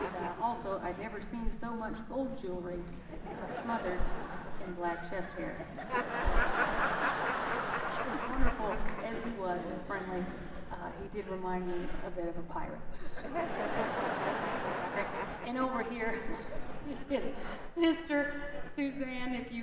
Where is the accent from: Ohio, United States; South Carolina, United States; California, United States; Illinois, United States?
Illinois, United States; I'm from Illinois, so that's where he talks like.